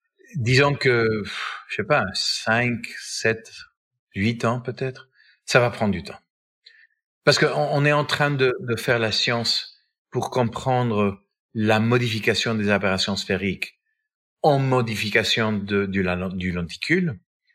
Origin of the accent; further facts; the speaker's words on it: United States; c'est les Américains, je suis Américain, c'est 10%